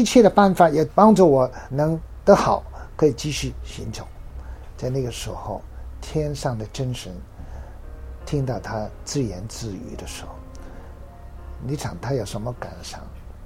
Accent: China; 我们中国人喜欢八八八，因为八跟发达、发明、发声好像很相似的音。

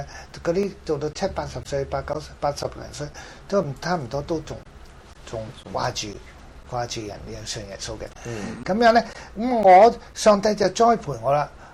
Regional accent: China; 咁我話我既然生嚟中國人，外國人都愛我哋，將耶穌傳俾我哋，其實我哋中國人點解都唔關心自己同胞嘅？

